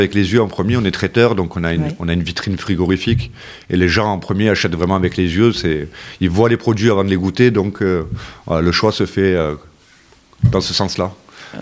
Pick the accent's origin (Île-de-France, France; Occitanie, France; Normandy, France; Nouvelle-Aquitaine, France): Occitanie, France; Nîmes; born there; Je suis Nîmois de naissance.